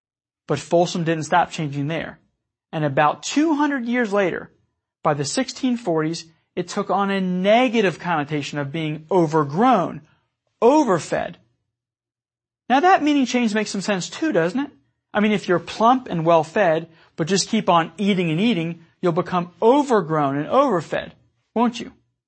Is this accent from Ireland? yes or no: yes; Ireland; and being Irish, I'm partial to this next word, a Donnybrook.